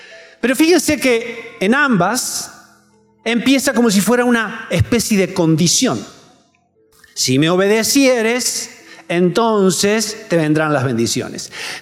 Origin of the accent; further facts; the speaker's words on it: Hernando, Córdoba, Argentina; yo vengo de la ciudad de Hernando, del interior de Córdoba. Me vine a Córdoba a estudiar.